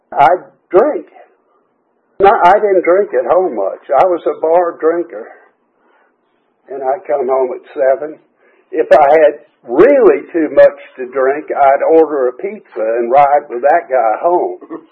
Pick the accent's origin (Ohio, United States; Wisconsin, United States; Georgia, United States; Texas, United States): Georgia, United States; Atlanta; I grew up in Atlanta and right around Peachtree Battle area, right around Bobby Jones Golf Course